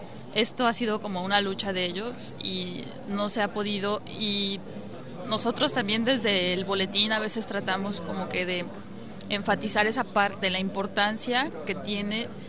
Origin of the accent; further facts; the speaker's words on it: Mexico; Tabasco, algo que acaba de pasar allá en mi país